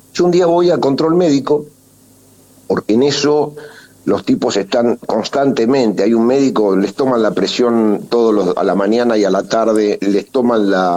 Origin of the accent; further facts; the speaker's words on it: La Plata, Buenos Aires Province, Argentina; yo soy de La Plata y conocía los personajes